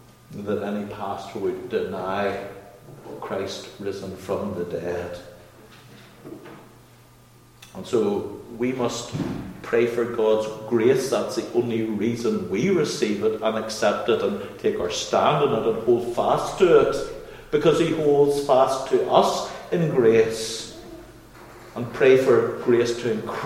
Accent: United Kingdom; And I hesitate as a Brit to speak to Yanks and those who are from the South as well on this

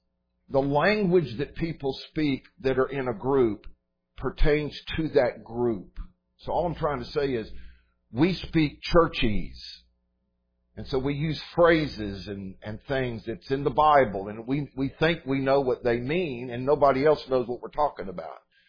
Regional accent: Dallas, Texas, United States; Okay, I was raised in Dallas. Dallas is a big city, and my grandfather was an influential guy with the banks in Dallas.

